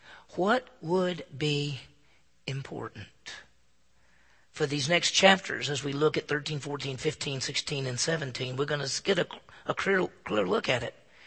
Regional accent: Southern United States, United States; Of course, Robert E. Lee, since I grew up in the South, had to be Robert E. Lee.

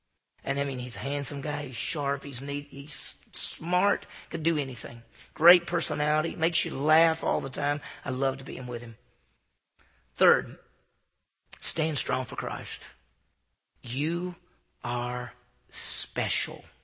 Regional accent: Meridian, Mississippi, United States; I grew up just as a guy growing up in Meridian, Mississippi.

